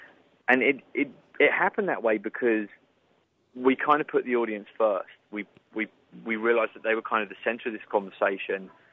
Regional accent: London, United Kingdom; And I grew up in London.

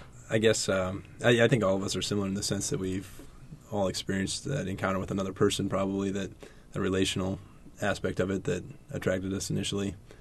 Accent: Nebraska, United States; I'm originally from Nebraska, and I went to the University of Nebraska in Lincoln.

